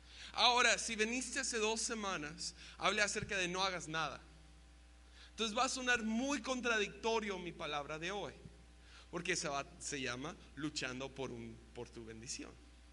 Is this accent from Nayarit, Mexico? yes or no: yes; Nayarit, Mexico; Tengo acento y no sé por qué. Pero sí soy mexicano. Y sí soy nayarita.